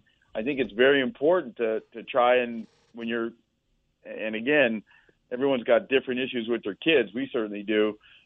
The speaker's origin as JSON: {"language": "English", "town": "Miami", "region": "Florida", "country": "United States", "tie": "born or raised there", "said": "I grew up in Miami in kind of a plighted area."}